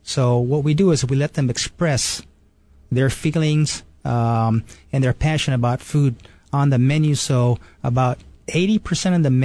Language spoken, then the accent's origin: English; Japan; moved away; my father was born and raised in Maui. And then I was born and raised in Japan.